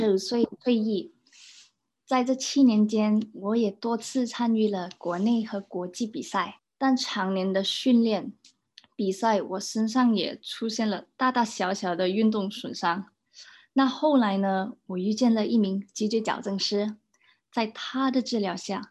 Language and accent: Chinese; Kuala Lumpur, Federal Territory of Kuala Lumpur, Malaysia; moved away as an adult; now in Melbourne, Australia; 我来自马来西亚吉隆坡。我高中毕业后呢，就进入了马来西亚国际医药大学读急救矫正专业。那2018年呢，我来到了墨尔本